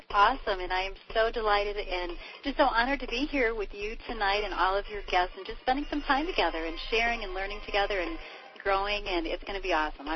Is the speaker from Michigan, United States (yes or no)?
yes; Grand Rapids, Michigan, United States; But my background, you know, I'm a hometown girl. I grew up in Grand Rapids, Michigan, so did Brad, and we spent our lives here